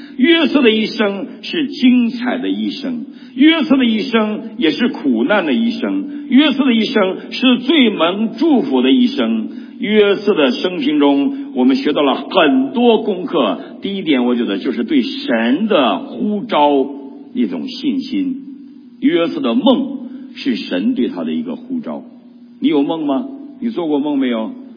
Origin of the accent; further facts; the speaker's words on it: Qingdao, Shandong, China; 我住过团岛，很小，我在青岛生活过3年，我告诉你啊，我是青岛的，青岛来的。